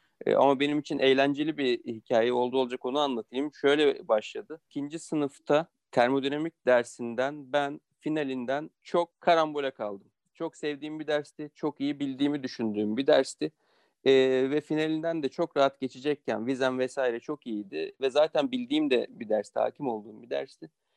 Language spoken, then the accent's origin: Turkish; Izmit, Kocaeli, Turkey; also born or lived in Ankara, Turkey; 84, Ankara doğumluyum. Hatırladığım bütün hayatım boyunca, yani yaklaşık 4 yaşından beri İzmit Kocaeli'de ikamet etmekteyim. Bütün eğitim hayatımı burada tamamladım.